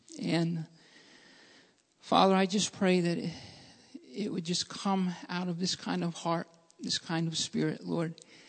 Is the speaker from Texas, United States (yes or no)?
no; Alabama, United States; I was raised in Alabama, and my grandparents did have a pig farm.